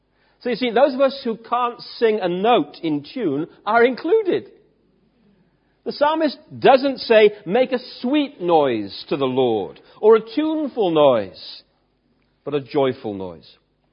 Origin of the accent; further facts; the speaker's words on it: Wales, United Kingdom; because we're British, stroke Welsh, we tend to be reserved.